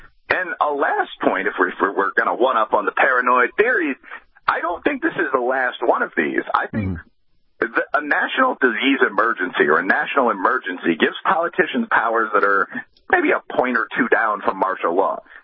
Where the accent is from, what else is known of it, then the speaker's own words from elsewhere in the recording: United States; But the problem is that as an American taxpayer, not as a personal religious guy in my own life or something, I would obviously vote against all of this.